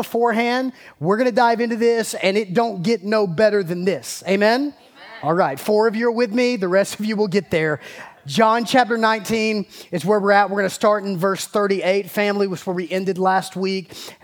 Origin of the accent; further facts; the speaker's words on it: Georgia, United States; I grew up in South Georgia. I had relatives who were prepping for this thing, man.